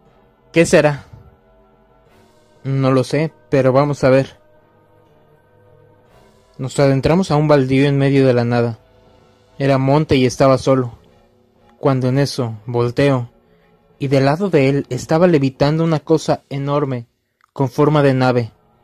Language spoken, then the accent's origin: Spanish; Sonora, Mexico; also born or lived in Ciudad Valles; Yo radicaba en Ciudad Valle, San Luis Potosí, pero soy oriunda de Sonora.